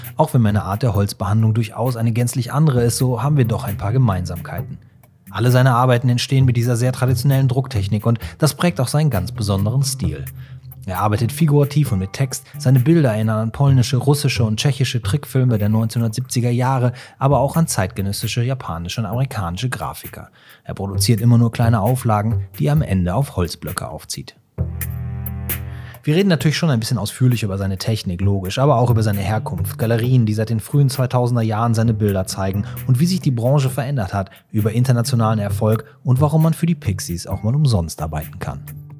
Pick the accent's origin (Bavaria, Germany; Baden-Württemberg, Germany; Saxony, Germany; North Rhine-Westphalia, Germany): North Rhine-Westphalia, Germany; Cologne; Als Kölner kommt man ja so selten nach Düsseldorf.